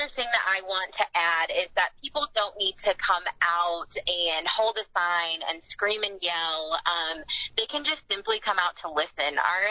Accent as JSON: {"language": "English", "town": "Sherrard", "region": "Illinois", "country": "United States", "tie": "born or raised there", "said": "I identify as a woman of color. I grew up in Sherrard amongst mostly white students"}